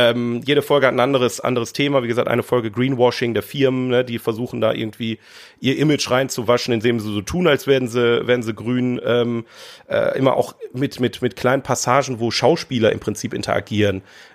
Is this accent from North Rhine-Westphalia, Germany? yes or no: yes; North Rhine-Westphalia, Germany; wir kommen aus dem Ruhrgebiet